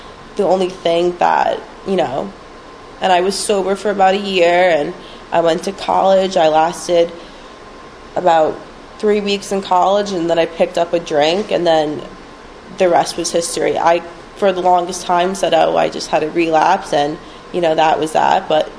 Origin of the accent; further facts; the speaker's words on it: Westfield, United States; I grew up in Westfield. I grew up actually on a house in Lawrence right up the street from here